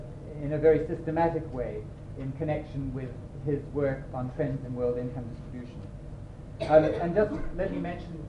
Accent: New Zealand; In fact, I'm a New Zealander

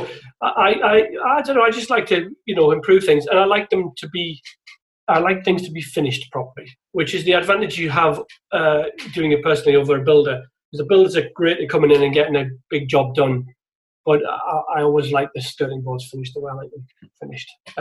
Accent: North East England, United Kingdom; growing up in the Northeast, certainly in the 70s, it was a really big deal to come to London.

